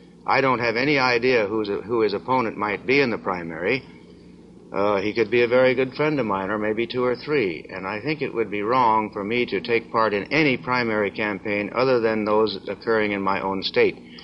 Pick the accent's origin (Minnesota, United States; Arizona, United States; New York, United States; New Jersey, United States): Arizona, United States; No, just that I'm a Republican from Arizona, and I don't think it's an Arizonan's business to mix up in the primaries of another state.